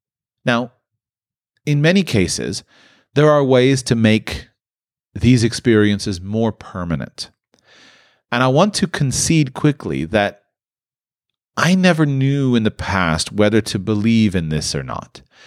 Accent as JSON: {"language": "English", "town": "Palm Beach", "region": "Florida", "country": "United States", "tie": "born or raised there", "said": "So I grew up near Palm Beach"}